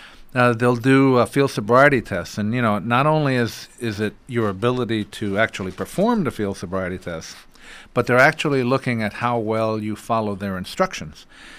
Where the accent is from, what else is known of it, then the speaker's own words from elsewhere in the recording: California, United States; now in Wisconsin, United States; I came out here from California over 20 years ago, and I thought I had seen some party animals out there, but Wisconsinites.